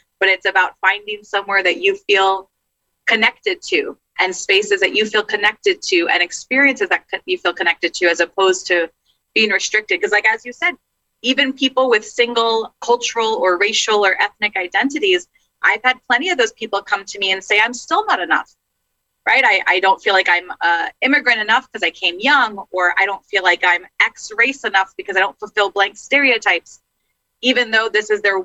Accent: New York City, New York, United States; I grew up in New York City in a home with three native languages, two religions.

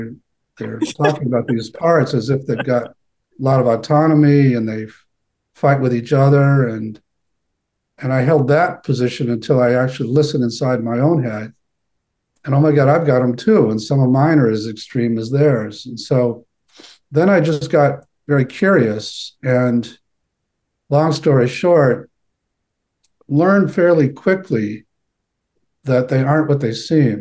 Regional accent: Boston, Massachusetts, United States; now in Chicago, United States; we moved from the Boston area to the back here to the Chicago area to be with my kids and grandkids.

